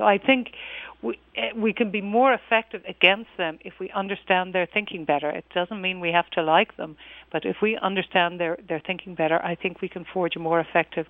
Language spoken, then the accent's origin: English; Ireland; The British Empire was not universally loved. I can say that as an Irish person.